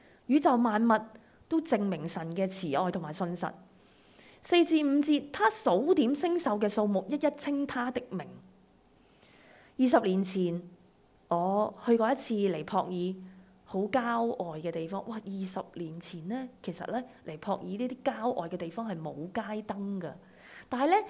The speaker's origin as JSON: {"language": "Chinese", "country": "Hong Kong", "said": "过去几年，我估计作为香港人，我们经历过从来没有经历过这么翻天覆地前所未有的事情"}